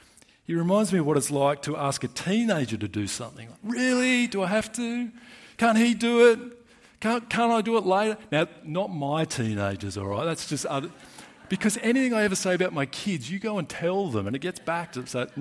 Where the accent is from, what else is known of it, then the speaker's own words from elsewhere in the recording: Australia; I am Australian according to nationality.